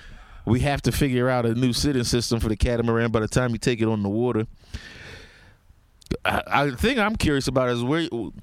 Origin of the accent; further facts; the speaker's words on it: Reading, Pennsylvania, United States; also born or lived in Philadelphia; I was born in Philly.